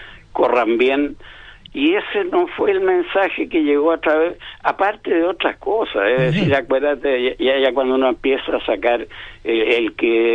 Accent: Chile

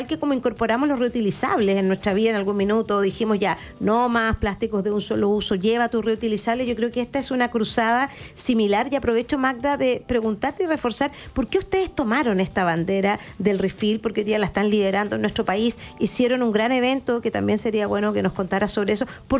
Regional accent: Chile; yo aquí te voy a hablar como consumidora, como mujer chilena, ¿ya?

